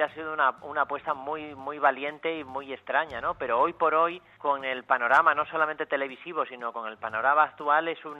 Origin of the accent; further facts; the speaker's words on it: Luarca, Asturias, Spain; born there; En mi pueblo donde nací, en Luarca, en el pequeño cine que ahí había